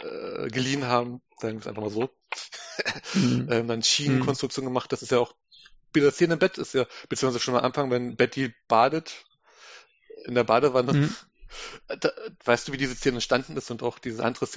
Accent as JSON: {"language": "German", "region": "East Germany", "country": "Germany", "said": "ich bin jetzt aus dem Osten, ich kenne diese ganzen Disco-Sendungen oder Musiksendungen aus dem Westen nicht"}